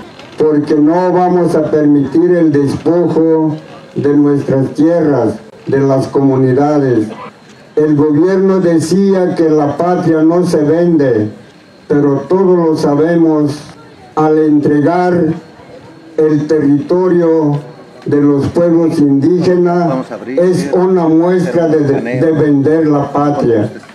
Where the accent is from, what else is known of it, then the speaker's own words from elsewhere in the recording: Veracruz, Mexico; Yo vengo del sur de Veracruz para acompañar en este camino de resistencia